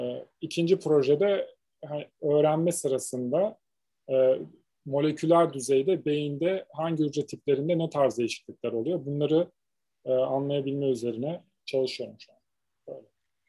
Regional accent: Istanbul, Turkey; İstanbul'da doğdum. Büyüdüm. Kadıköy Anadolu Lisesi'ne gittikten sonra

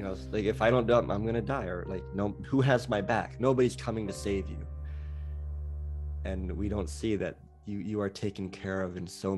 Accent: Thailand; So I was born and raised in Thailand. I'm half American. So my father is American and my mother is Thai.

